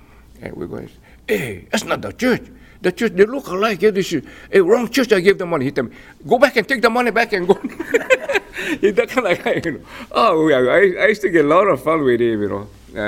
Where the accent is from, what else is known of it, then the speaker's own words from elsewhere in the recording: Kilauea, Hawaii, United States; born there; I was born in Kilauea, and I was a very sick child.